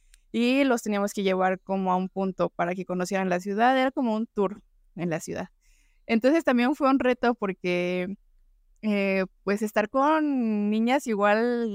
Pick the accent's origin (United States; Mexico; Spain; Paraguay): Mexico; no es lo mismo arreglar un problema como mexicanos a arreglar un problema como japoneses